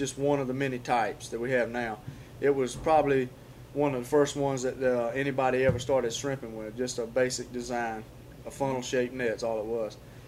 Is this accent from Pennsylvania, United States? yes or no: no; Fernandina Beach, Florida, United States; born there